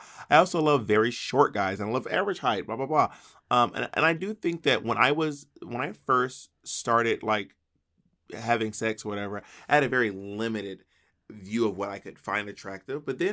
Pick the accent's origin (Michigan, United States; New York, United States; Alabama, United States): Alabama, United States; And I'm the one from Alabama.